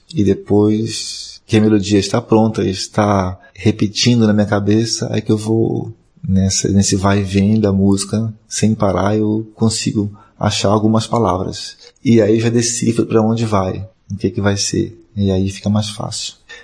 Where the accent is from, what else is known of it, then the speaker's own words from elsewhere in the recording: Belém, Pará, Brazil; born there; que era uma influência também de Belém, de onde eu nasci